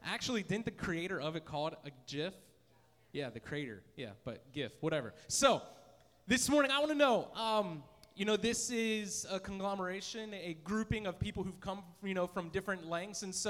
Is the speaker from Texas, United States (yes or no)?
no; Pennsylvania, United States; And so, anyway, I came from, I'm originally from Pennsylvania.